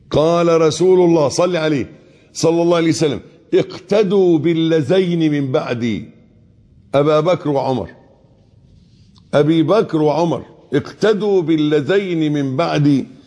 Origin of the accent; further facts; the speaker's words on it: Egypt; اللي هو الأبيض اللي احنا بنقول عليه أبيض في عرفنا في مصريين كمصريين